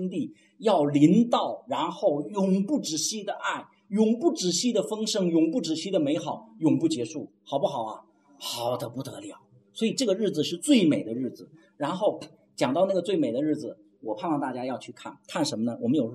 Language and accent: Chinese; China; 我们中国人太骄傲了，不愿意跟别人谦卑学习